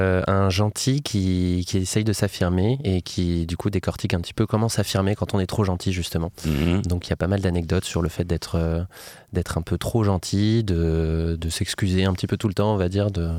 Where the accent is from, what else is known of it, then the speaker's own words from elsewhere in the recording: Nantes, Pays de la Loire, France; Et c'est là que je suis né, j'ai grandi à Nantes, donc je suis très heureux de retourner jouer là-bas